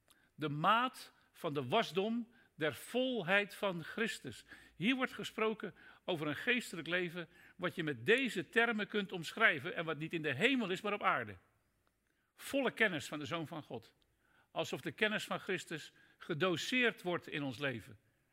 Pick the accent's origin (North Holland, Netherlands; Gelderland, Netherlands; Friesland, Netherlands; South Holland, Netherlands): North Holland, Netherlands; Haarlem; Ik kom zelf uit Haarlem